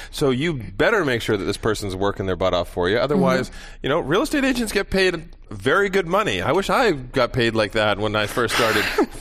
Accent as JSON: {"language": "English", "town": "Vancouver", "region": "British Columbia", "country": "Canada", "tie": "born or raised there", "said": "So we grew up in Vancouver."}